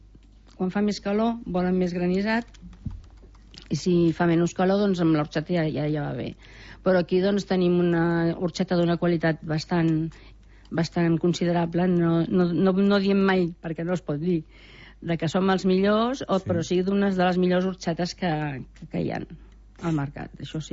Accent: Vilanova i la Geltrú, Catalonia, Spain; soc de Vilanova, aquí la tonyina, doncs, és un bon producte

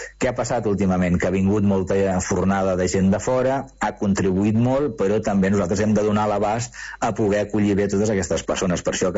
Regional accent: Barcelona, Catalonia, Spain; jo que sóc del barri del Raval

